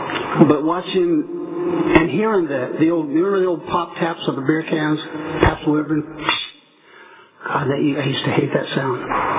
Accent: Indiana, United States; Mostly because growing up in Indiana with most everyone else working in a factory or farm, you know, a lot of hard work, a lot of hard play.

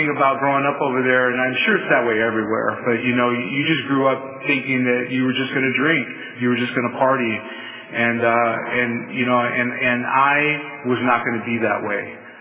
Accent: Faribault, Minnesota, United States; I grew up in Faribault. I don't know if you guys know where Faribault is at.

